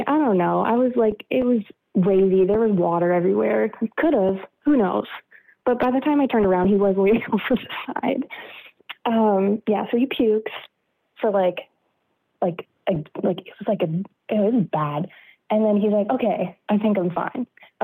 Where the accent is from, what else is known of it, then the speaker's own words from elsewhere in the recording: Canada; because I'm Canadian